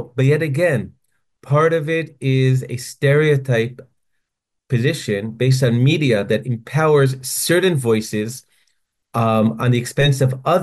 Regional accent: Israel; the fact that we are both from Israel

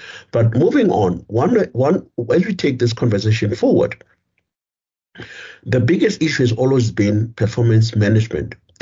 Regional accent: South Africa; that seems to be what characterizes us as a South African

